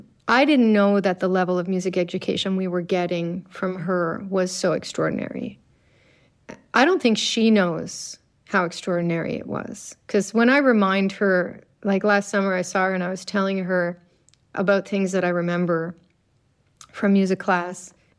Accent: Nova Scotia, Canada; in this little village where I grew up in Nova Scotia.

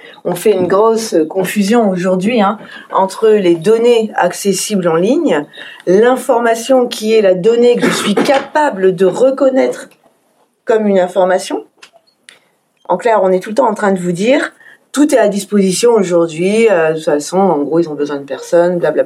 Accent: Hauts-de-France, France; je viens du nord de France, hein, donc des Hauts-de-France

